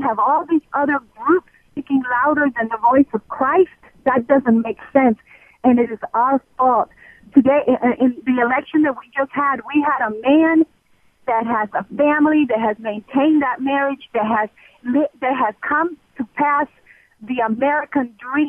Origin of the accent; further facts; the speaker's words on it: Colombia; now in United States; I am an adopted citizen of this country. I come from Colombia. I'm a Mormon.